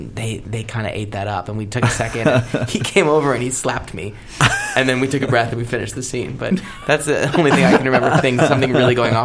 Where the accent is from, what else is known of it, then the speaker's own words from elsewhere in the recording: New Jersey, United States; accent: New Jersey; now in Los Angeles, United States; I'm embarrassed that nobody complimented how charming my New Jersey accent is